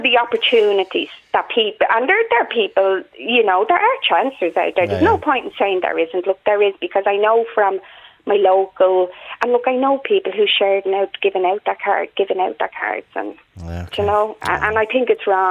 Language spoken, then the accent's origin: English; Dublin, Leinster, Ireland; I'm from the Liberties, Joe.